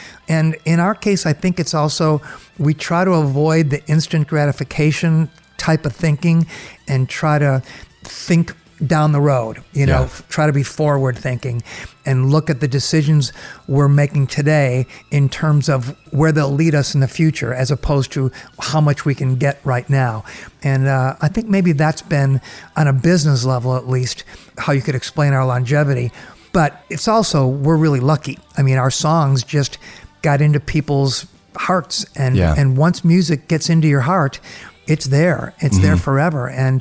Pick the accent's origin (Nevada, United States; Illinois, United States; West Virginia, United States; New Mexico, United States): Illinois, United States; Chicago; Red Rocks has such a deep meaning for me because I grew up in Chicago and there's no mountains anywhere near Chicago.